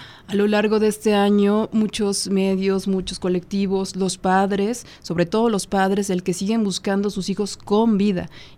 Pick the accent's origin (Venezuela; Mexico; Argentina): Mexico; sino nosotros, como mexicanos, también estamos siendo violentados en nuestros derechos humanos